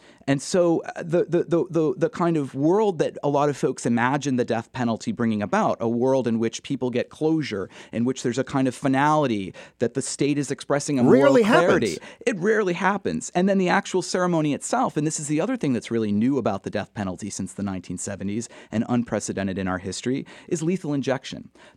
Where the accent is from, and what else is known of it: Massachusetts, United States; born or raised there